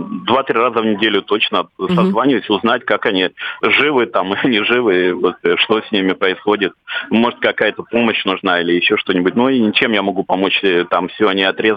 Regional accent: Kramatorsk, Donetsk Oblast, Ukraine; now in Moscow, Russia; вот город Краматорск, да, я сам из Донецкой области, и я живу уже в Москве очень давно

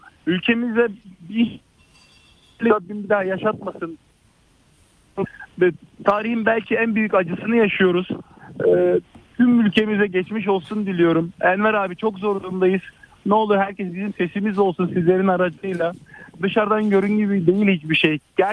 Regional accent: Antakya, Hatay, Turkey; Ben bir Hataylı olarak, bir Antakyalı olarak çok acı çekiyorum.

